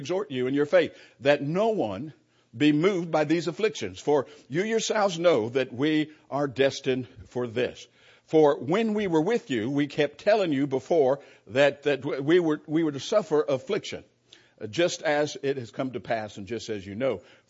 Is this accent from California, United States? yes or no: yes; California, United States; I'm visiting with us, you may not know, I'm a Californian.